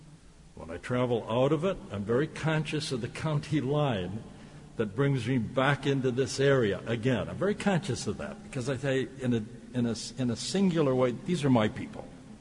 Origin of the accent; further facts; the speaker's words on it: Racine, Wisconsin, United States; However, I grew up in Racine